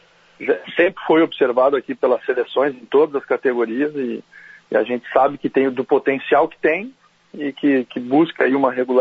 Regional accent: Porto Alegre, Rio Grande do Sul, Brazil; Como gaúcho, como sou, porto-alegrense, criado aí na aldeia, cresci.

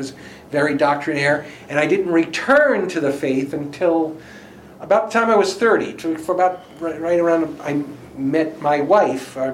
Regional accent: Brooklyn, New York, United States; also born or lived in Hartsdale; Yeah, I grew up in Brooklyn, kind of my first, I think, till I was about 10.

